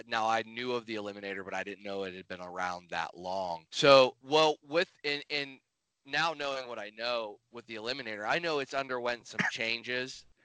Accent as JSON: {"language": "English", "region": "Pennsylvania", "country": "United States", "said": "I'm from Pennsylvania. I've never been west of Illinois."}